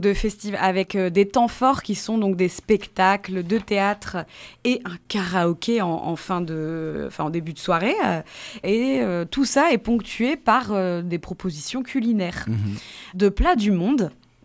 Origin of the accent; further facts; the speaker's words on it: Auvergne-Rhône-Alpes, France; à la base, on vient de Rhône-Alpes. D'Isère. Et on a déménagé dans le Loir-et-Cher, on s'est dit on va rapatrier la compagnie. Donc ça fait depuis 2006 qu'on est sur le territoire, du côté d'Avaray, Beauce-Val-de-Loire